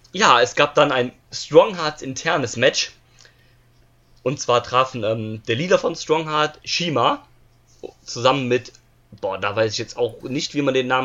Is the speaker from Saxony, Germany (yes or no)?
no; Cologne, North Rhine-Westphalia, Germany; wenn es türkisch wäre, hätte ich wahrscheinlich als Kölner auch ein bisschen noch was verstanden.